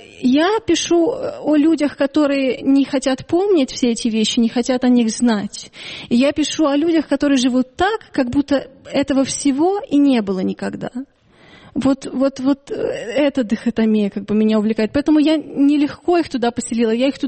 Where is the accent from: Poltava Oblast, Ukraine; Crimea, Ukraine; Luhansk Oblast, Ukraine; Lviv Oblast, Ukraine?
Lviv Oblast, Ukraine; Lviv; Я говорю, из Львова.